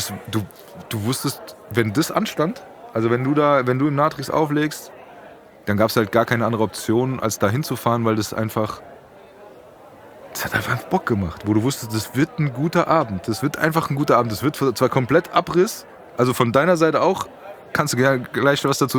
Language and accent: German; Frankfurt, Hesse, Germany; wir sind ja Frankfurter, ja?